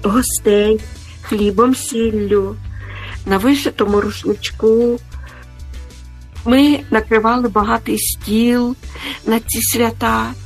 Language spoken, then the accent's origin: Ukrainian; Sumy Oblast, Ukraine; Великий привіт на мою рідну Україну, на мою рідну Сумщину.